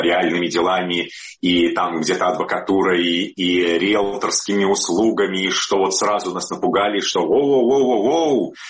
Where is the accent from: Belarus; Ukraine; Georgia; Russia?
Belarus; А поскольку мы, белорусы